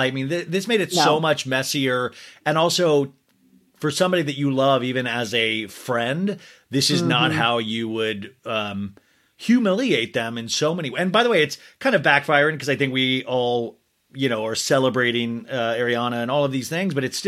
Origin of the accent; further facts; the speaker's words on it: Kansas, United States; I came from Kansas.